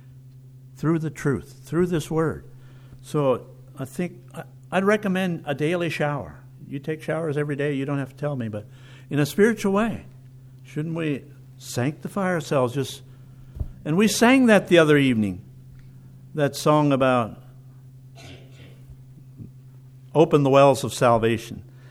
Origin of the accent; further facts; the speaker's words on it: Virginia, United States; I'm from Virginia. I didn't know you. We do things a little bit differently.